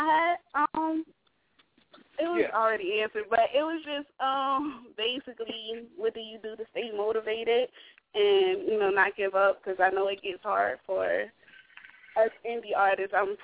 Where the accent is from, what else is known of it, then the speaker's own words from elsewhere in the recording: New Jersey, United States; I really felt like I touched my roots because I'm from North New Jersey, representing the Bricks all day.